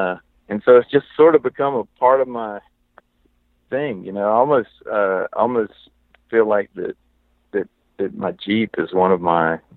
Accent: Bainbridge, Georgia, United States; now in New York City, United States; And then I'm from Bainbridge. It makes it to Bainbridge a few times a year.

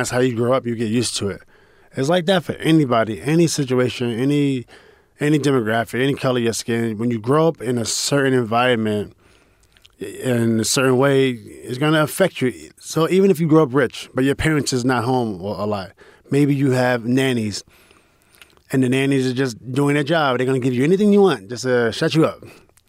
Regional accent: New York City, New York, United States; Yeah, and I grew up in 1979, and then in the 80s, it was tough

